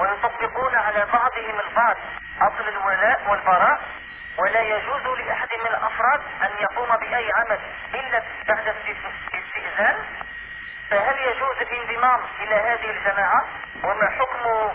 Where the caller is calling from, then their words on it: Algeria; يعني أنا ضرب الهاتف من الجزائر